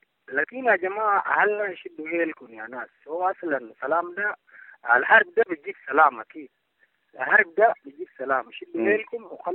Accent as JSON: {"language": "Arabic", "country": "South Sudan", "second_language": "Arabic", "lives_now": "Sudan", "said": "أنا جنوبي بريد رطانة كثير. أنا في شمال السودان صح، لكن أنا في منطقة بعيد. أنا أساساً عندي ناس أغلبيتهم كثير في جنوب هناك"}